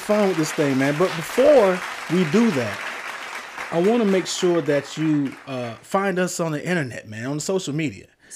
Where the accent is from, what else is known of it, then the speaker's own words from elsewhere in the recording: Atlanta, Georgia, United States; I am the father of Justin. And I am born and raised in East Atlanta, Georgia. Currently we reside in Metro Atlanta.